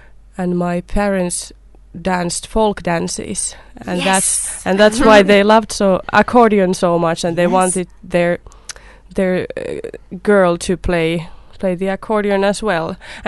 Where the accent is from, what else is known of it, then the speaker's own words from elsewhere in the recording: Helsinki, Uusimaa, Finland; we came all the way from Helsinki, Finland